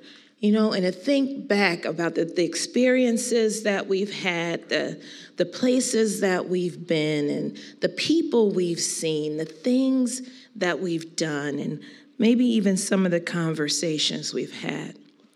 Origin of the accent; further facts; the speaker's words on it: Philadelphia, Pennsylvania, United States; And in the city where I grew up in Philadelphia, I used to love that on New Year's Eve